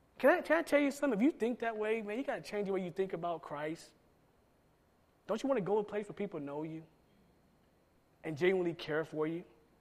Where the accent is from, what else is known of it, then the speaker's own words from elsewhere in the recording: Georgia, United States; Now, back in the day, see, I'm from Georgia. Back in the day, we didn't have a dryer.